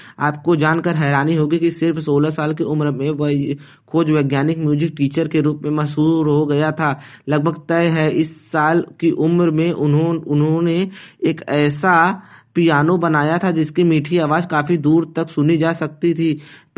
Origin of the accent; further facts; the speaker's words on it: Jaunpur, Uttar Pradesh, India; मैं जौनपुर के उत्तर प्रदेश का निवासी हूँ।